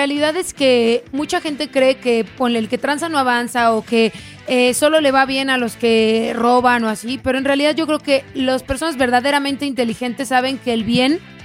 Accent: Mexico; como mexicano

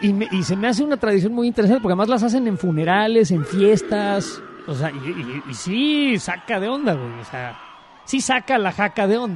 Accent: Mexico; porque somos mexicanos

